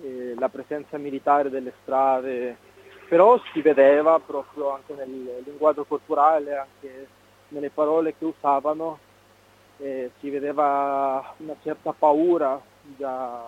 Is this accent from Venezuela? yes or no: no; Ecuador; now in Italy; tanti stranieri che non trovando lavoro nel mio paese rubano, si dedicano al sicariato, hanno applicato una cosa simile al pizzo che si chiama las vacunas, quindi tutti i locali, adesso che sono andato in Ecuador ho visto che tutti i locali erano chiusi